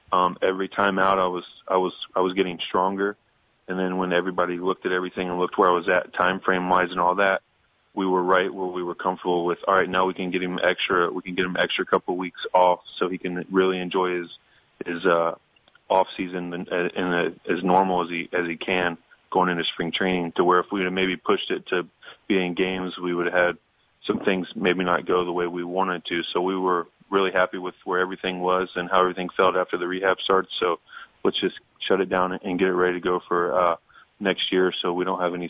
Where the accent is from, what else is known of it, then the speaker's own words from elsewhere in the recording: Indianapolis, Indiana, United States; now in St. Louis, United States; Growing up in Indianapolis, we had a minor league team, but it wasn't a big deal.